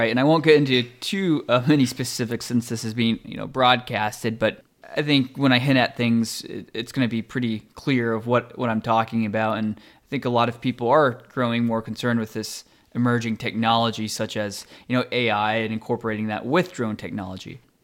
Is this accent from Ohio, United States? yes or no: yes; Arlington, Ohio, United States; I grew up here in Hancock County, just south of Findlay in a small town called Arlington.